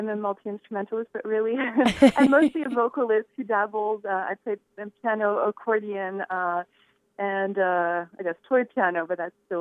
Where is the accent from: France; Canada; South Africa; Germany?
France; now in United States; I was born in the U.S., but I grew up in France, and my mom is originally from Shanghai, China, and my dad is French. Even though I grew up in France